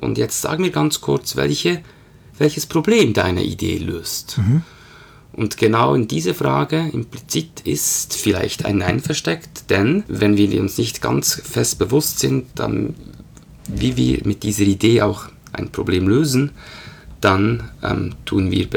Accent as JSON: {"language": "German", "region": "Bern", "country": "Switzerland", "tie": "born or raised there", "said": "einmal ein waschechter Berner Geo, wie man das so schön sagt. Aufgewachsen in Bern, lebe mit meiner Familie da, bin in den 40er drin"}